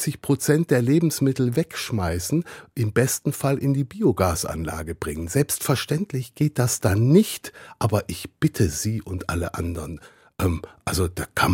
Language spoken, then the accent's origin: German; Belgium; Oh, ich bin ja Belgier.